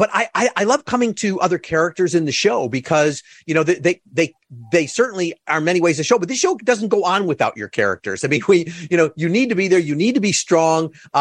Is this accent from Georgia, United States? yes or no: no; Chicago, Illinois, United States; Well, because I'm from Chicago. So love to see that.